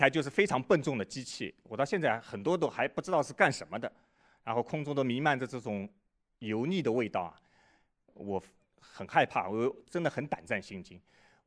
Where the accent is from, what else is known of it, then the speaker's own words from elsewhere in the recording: Shanghai, China; 我是上海人，就我们上海话有一个说